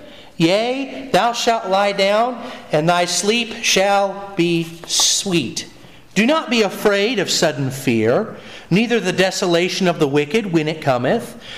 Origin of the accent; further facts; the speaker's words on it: United States; So I grew up around Dale Hollow Lake, so I knew this.